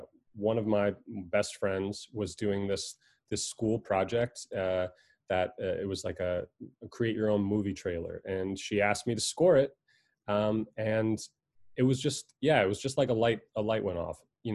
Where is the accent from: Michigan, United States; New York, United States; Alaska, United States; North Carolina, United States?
New York, United States; starting out growing up in New York, I was always really into music and story connecting.